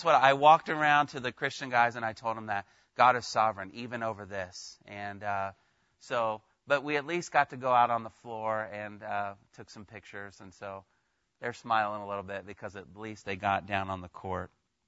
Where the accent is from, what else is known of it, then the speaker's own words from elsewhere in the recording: Indiana, United States; I'm from Indiana. He's from North Carolina.